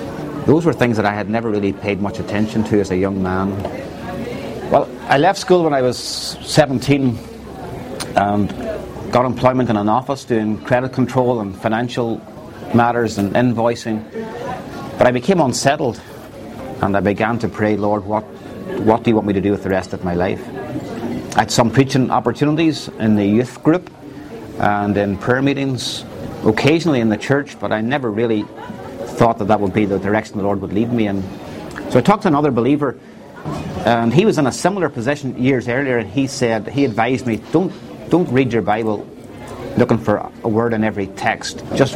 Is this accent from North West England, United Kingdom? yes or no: no; Northern Ireland, United Kingdom; now in Greenville, United States; and then moved to Greenville in September 2000. And nine, and that's a long story how I came from Northern Ireland to Greenville